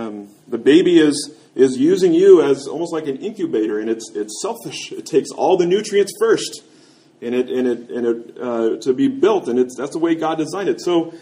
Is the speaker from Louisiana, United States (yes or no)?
no; Kansas, United States; And, you know, I grew up in Kansas, so I love thunderstorms, and I love lightning and thunder.